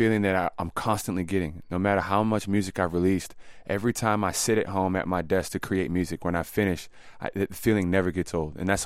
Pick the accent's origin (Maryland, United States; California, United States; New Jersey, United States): Maryland, United States; also born or lived in Washington, D.C. / Sudan; now in New York, United States; My father we were raised in Prince George's County. After high school, I had moved to 6 and I, Northeast. Stayed there for quite some time, then Petworth. And then after that, I moved to New York.